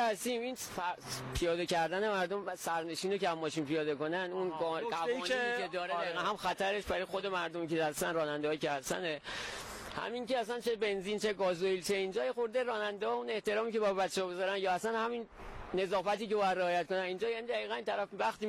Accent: Qazvin, Iran; من 32 سالمه، بچه قزوینم

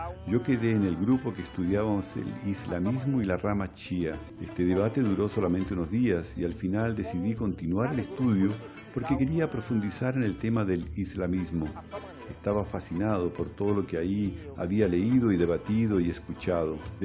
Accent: Ceará, Brazil; now in São Paulo, Brazil; Soy de Ceará, un estado del nordeste de Brasil, y al llegar a San Paulo me vinculé mucho a los movimientos sociales

